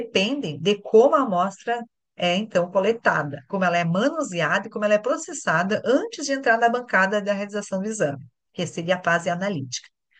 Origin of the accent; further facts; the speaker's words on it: Porto Alegre, Rio Grande do Sul, Brazil; Eu sou aqui de Porto Alegre, né? Estou falando aqui de Porto Alegre, e sou farmacêutica bioquímica